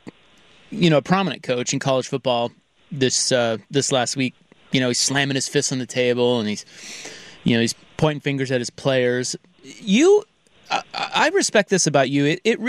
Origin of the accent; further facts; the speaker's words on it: Kansas, United States; You know, I just found out recently, because I went to KU, I'm from Kansas